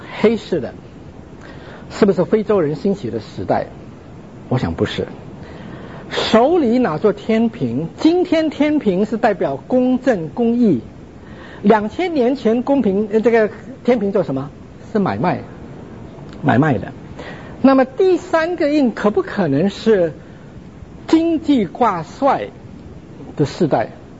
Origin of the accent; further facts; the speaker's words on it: Canada; 我是加拿大来的